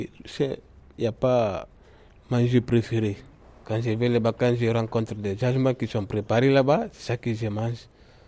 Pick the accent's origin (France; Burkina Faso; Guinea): Guinea; je suis guinéen.